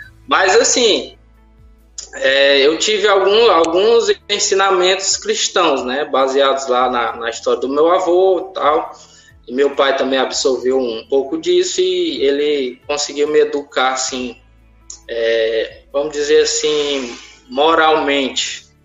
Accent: Madalena, Ceará, Brazil; Eu nasci em Madalena, Ceará, localidadezinha bem pequena. Lá atualmente tem 25 mil habitantes, cidade bem pequena. Na época que eu morava lá era mais pequena ainda.

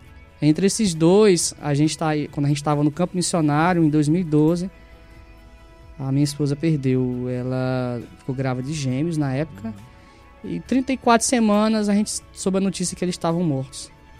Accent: Bahia, Brazil; born there; now in Ceará, Brazil; eu nasci na Bahia e venho pro Ceará, né?

